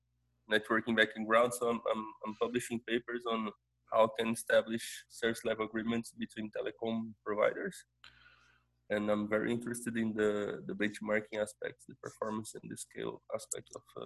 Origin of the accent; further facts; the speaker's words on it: Brazil; from Brazil.